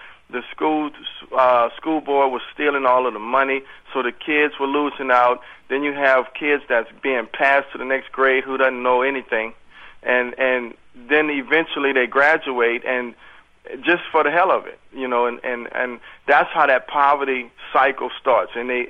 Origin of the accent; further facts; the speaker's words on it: New Orleans, Louisiana, United States; I was born in New Orleans in Charity Hospital, and I lived all my life there.